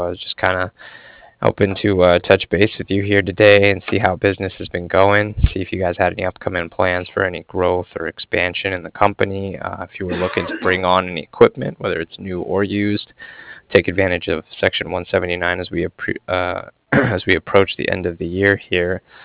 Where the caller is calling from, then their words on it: Cardiff, Wales, United Kingdom; I was calling from Cardiff